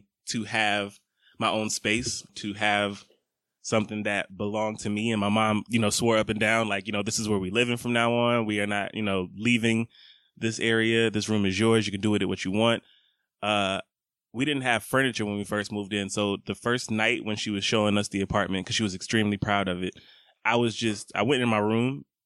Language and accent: English; Oak Forest, United States; also born or lived in Scottsdale; we first moved to Eastlake. We moved to Eastlake from Scottsdale. So I'm from Oak Forest originally. And to go from government housing